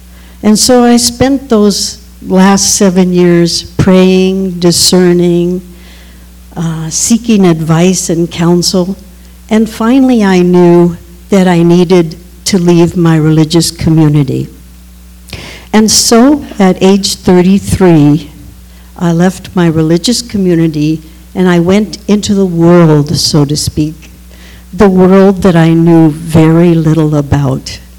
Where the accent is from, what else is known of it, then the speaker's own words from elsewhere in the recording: Los Angeles, California, United States; I grew up in East Los Angeles, and there I began over half a century in the Catholic Church.